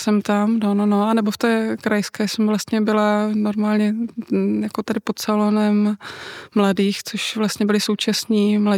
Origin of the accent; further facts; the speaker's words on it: Brno, South Moravian Region, Czechia; Já jsem z Brna.